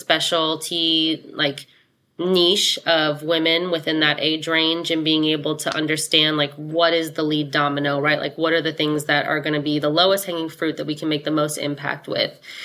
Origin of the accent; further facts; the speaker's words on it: New Orleans, Louisiana, United States; moved away as an adult; also born or lived in Virginia; I went to James Madison University. It's kind of how I ended up in Virginia. I'm from New Orleans originally, and I stayed in the area.